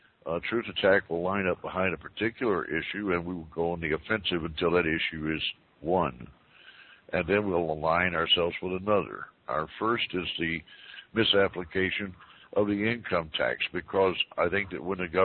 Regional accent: United States; I'm an American.

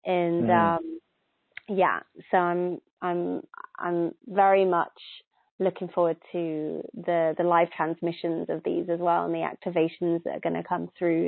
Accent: England, United Kingdom; sorry, I'm English

